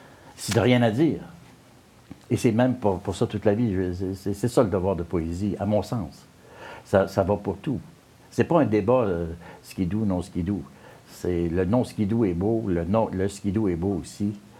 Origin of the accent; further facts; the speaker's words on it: Montreal, Quebec, Canada; J'ai été élevé dans l'Est de Montréal.